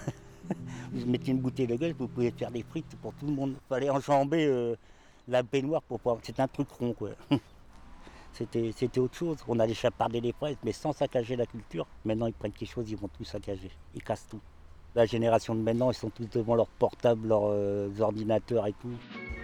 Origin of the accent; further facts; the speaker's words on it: Nantes, Pays de la Loire, France; parce que je suis quelqu'un de Dervalière, je ne connais personne là-bas.